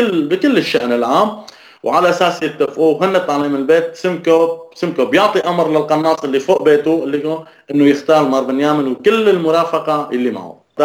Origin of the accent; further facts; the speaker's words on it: Al-Hasakah Governorate, Syria; born there; ضيعتي اسمها الجمعة بتبعد عن منطقة رأس العين 20 كيلومتر، عن مركز مدينة الحسكة 60 كيلومتر. انا ولدت سوري، ما كثير بتهمني جذور التركية كتسمية تركية ولا جذور عراقية.